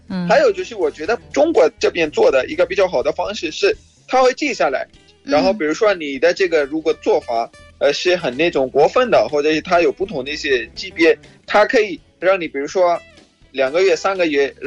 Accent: Pakistan; Chinese is a second language

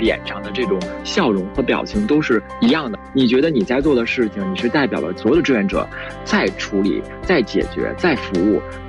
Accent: Beijing, China; 我在北京长大了，这样的本身也是一个热爱北京的人

